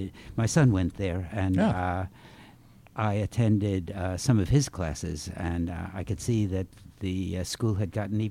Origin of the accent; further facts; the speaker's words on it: Brooklyn, New York, United States; Well, I grew up in Brooklyn. Yeah. Lived there until I was 11 or 12.